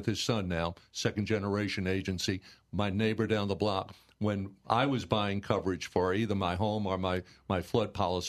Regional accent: New Orleans, Louisiana, United States; And I was from Mid-City.

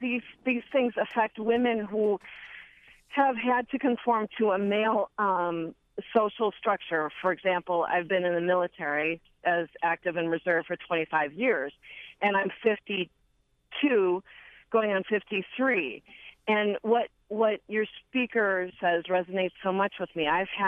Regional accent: Parkville, Maryland, United States; And I'm from Parkville, Maryland.

